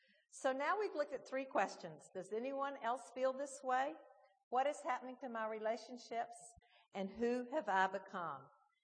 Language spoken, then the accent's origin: English; the South, United States; growing up in the South in a church-going community, I had lived on an inherited faith, the faith of my parents